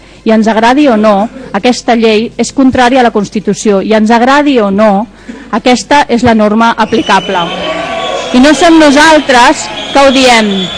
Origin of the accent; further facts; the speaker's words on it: Catalonia, Spain; nosaltres som respectuosos amb l'independentisme, com a demòcrates i com a catalans